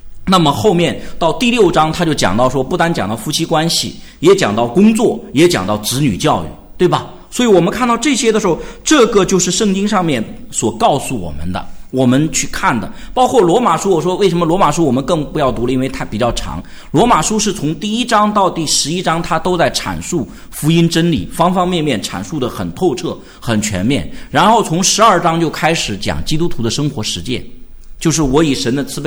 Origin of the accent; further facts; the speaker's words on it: China; 因为有些我们中国人很习惯是望文生义